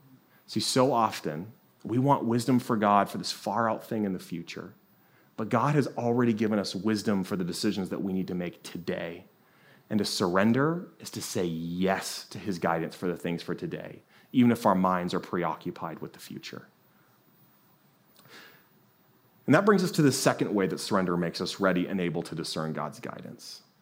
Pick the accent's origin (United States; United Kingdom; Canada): United States; the only way for me as an American to really understand my Salvadorian brothers and sisters